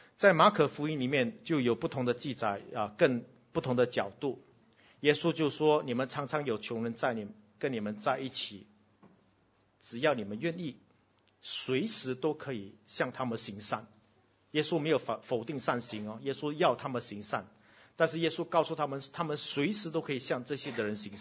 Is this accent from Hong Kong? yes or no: no; Singapore